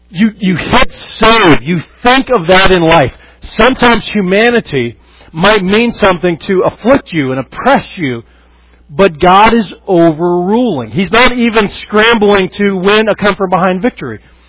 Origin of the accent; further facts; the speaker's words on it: Colorado Springs, Colorado, United States; a few years ago, my hometown, Colorado Springs, was burning up